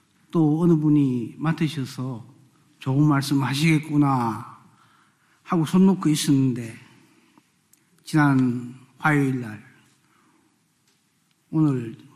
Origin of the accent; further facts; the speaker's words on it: Daegu, South Korea; born there; 저는 6.25 전쟁이 한창 중이던 1950년에 저희 부모님이 대구로 피난을 가셔서 제가 거기서 태어났습니다. 난 지 사흘 만에 제 이모부님이 대부가 되어주셔서 영세도 받았습니다.